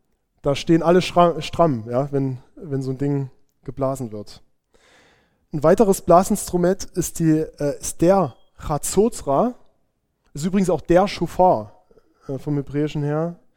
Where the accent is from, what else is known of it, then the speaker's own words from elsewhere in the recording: Saxony, Germany; Das denkt man als Erzgebirgler natürlich an die Bergmannsaufzüge.